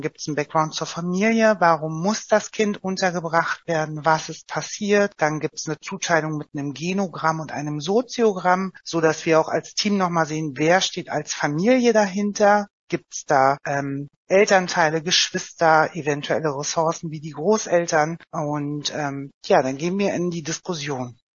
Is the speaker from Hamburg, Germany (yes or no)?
no; Oranienburg, Brandenburg, Germany; ich komme ja selbst aus Oranienburg